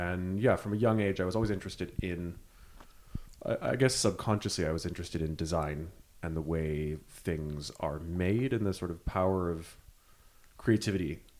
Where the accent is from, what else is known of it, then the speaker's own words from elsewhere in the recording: San Francisco, California, United States; Yeah, I grew up in San Francisco.